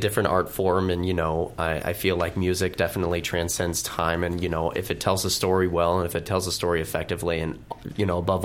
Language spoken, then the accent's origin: English; California, United States; You know, I grew up in the Bay Area, and I listened to KFRC in San Francisco.